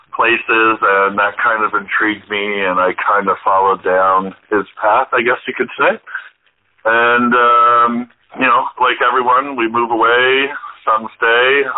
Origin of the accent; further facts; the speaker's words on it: Barrie, Ontario, Canada; also born or lived in Montreal, Canada; I'm originally from, I grew up in Barrie, but I was born in Montreal.